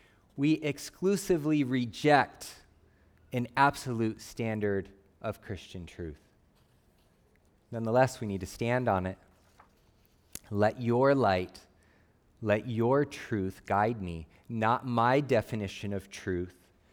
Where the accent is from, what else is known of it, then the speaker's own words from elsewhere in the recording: Phoenix, Arizona, United States; I grew up in Phoenix, Arizona.